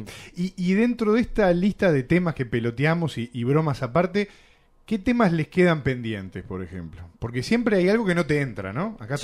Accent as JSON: {"language": "Spanish", "country": "Argentina", "said": "incluido desde la perspectiva de dos argentinos, en donde la situación, bueno, ¿Qué les puedo decir? Como está Argentina, ¿no?"}